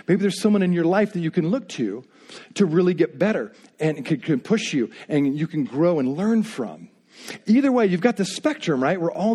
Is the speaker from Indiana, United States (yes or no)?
yes; Indiana, United States; In other words, I grew up in Indiana, okay? And it's a very flat place.